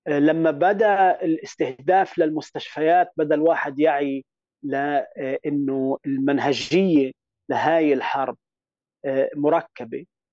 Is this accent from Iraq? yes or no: no; Kuwait; moved away as an adult; also born or lived in Scotland / Beirut; now in United Kingdom; أنا ولدت بالكويت وقضيت معظم الدراسة المدرسية بالكويت، وبعد التوجيهية انتقلت لبريطانيا، درست طب بسكوتلندا، وبقيت ببريطانيا لحد سنة 2011.